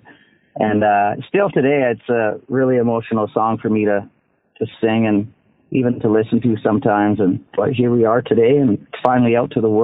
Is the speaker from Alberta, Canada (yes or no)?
yes; Grande Prairie, Alberta, Canada; right here in my hometown at the Grand Prairie Casino here